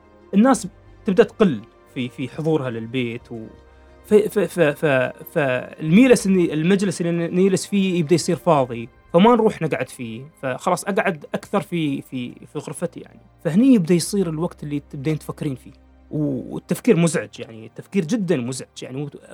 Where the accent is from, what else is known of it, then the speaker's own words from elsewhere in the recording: United Arab Emirates; أنا بتكلم كوني إماراتي